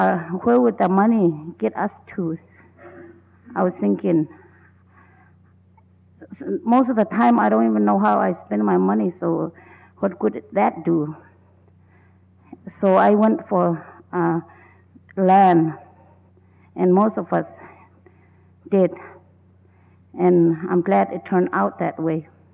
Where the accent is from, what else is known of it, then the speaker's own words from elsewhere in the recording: Arctic Village, Alaska, United States; I'm from Arctic Village. I'm a member on Tribal Council, and I'm also a board member for our local school district.